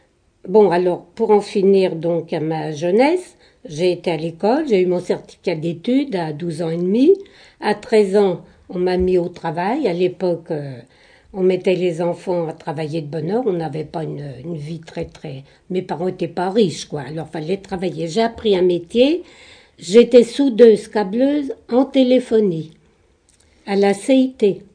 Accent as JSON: {"language": "French", "country": "France", "tie": "born there", "said": "Moi, je suis née en France"}